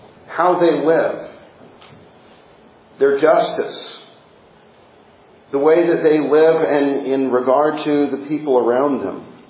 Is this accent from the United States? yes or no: yes; Midwest, United States; now in South Carolina, United States; growing up in the North and the Midwest, it was more about professional sports, professional football, professional basketball. And then after I moved south, I realized that college football was where it was at, and especially living in South Carolina